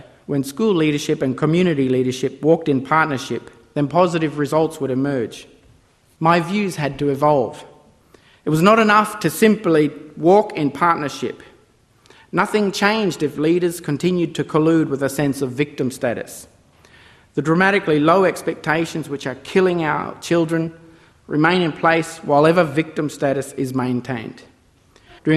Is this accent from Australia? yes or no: yes; Australia; might be interested to know that neither the Australian flag nor the national anthem enhance my sense of being Australian